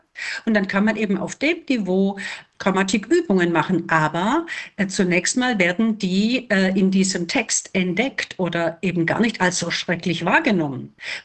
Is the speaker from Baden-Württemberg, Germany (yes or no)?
yes; Stuttgart, Baden-Württemberg, Germany; Ja, ich komme ja aus Stuttgart